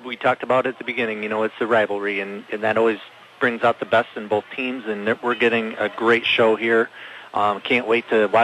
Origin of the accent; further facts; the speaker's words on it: United States; what makes me proud to say I'm an American